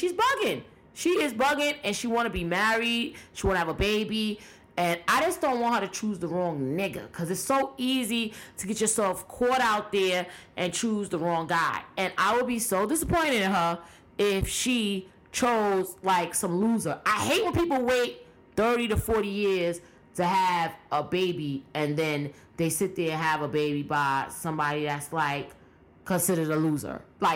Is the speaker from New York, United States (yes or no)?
yes; Brooklyn, New York, United States; moved away as an adult; now in Delaware, United States; A lot of you guys, if you don't know, I'm from Brooklyn, New York. And I recently moved to Delaware. I recently picked up and left New York, my family and I, and we're just really like starting our life over in Delaware.